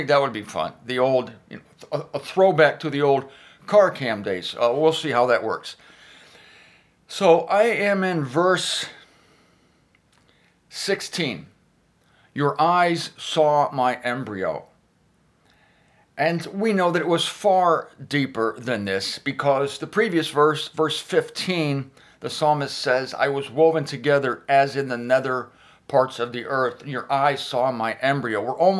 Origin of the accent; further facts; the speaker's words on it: Canton, Ohio, United States; We're on the intersection of Everhard and Whipple Road here in Canton, Ohio, my hometown.